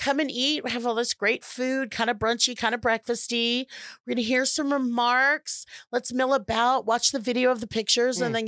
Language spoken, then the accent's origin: English; the South, United States; accent: Southern; My Southern accent that we got.